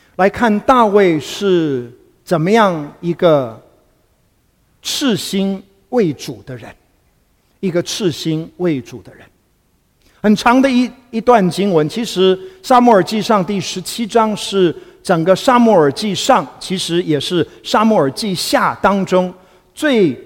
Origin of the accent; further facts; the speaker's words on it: Kaohsiung, Taiwan; 我记得从小那时候在台湾的南部，在高雄出生长大